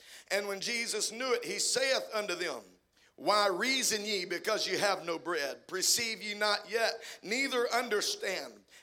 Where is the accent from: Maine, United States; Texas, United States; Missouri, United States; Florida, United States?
Texas, United States; Deweyville; I'm from Deweyville, Texas, a little 2A school.